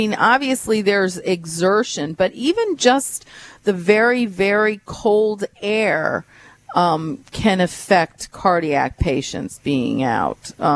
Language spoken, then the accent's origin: English; New York, United States; now in Baltimore, United States; when I first moved to Baltimore, like almost 20 years ago, and I was from New York originally.